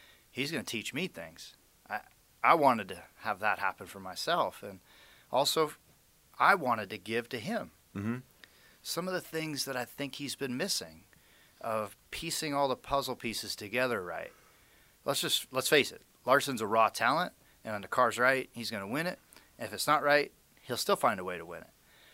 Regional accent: Las Vegas, Nevada, United States; I love going to the live games at the T-Mobile Arena and feeling the energy from my hometown people.

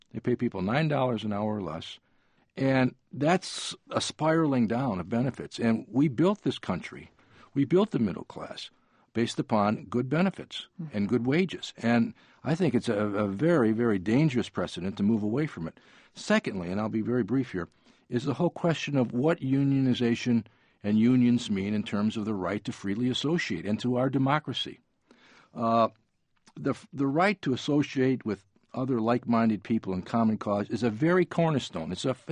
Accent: Detroit, Michigan, United States; When I was growing up in Detroit in the 1950s, the largest company in the country was General Motors.

